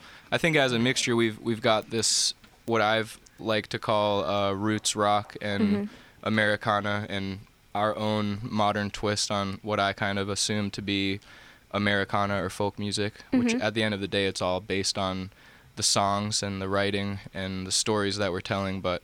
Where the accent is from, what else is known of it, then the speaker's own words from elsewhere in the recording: Hartford, Connecticut, United States; We're from Hartford, Connecticut.